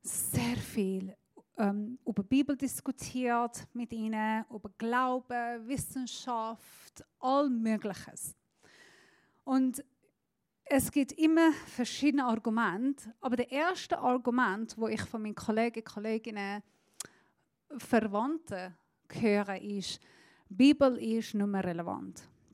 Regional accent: Iran; Als Iranerin

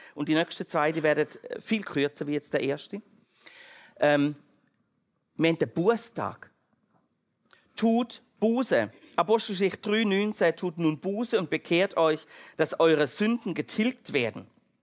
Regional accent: Switzerland; Und ich glaube, auch als Schweizer Volk ist manchmal sehr viel Ungehorsam gegenüber Gott da.

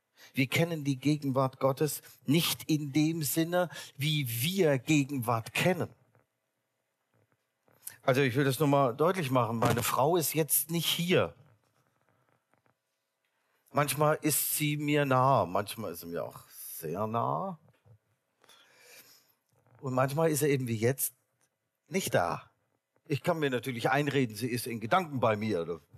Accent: Thuringia, Germany; Ich komme aus dem Osten wie der Thomas Lorenz. Aus der Deutschen Demokratischen Republik, jedenfalls damals. Und aus Thüringen, aus der Nähe.

